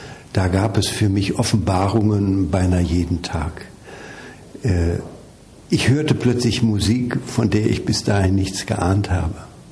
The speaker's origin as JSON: {"language": "German", "town": "Essen", "region": "North Rhine-Westphalia", "country": "Germany", "tie": "born or raised there", "said": "Ich bin in Essen groß geworden. Also in einer Stadt mitten im Ruhrgebiet"}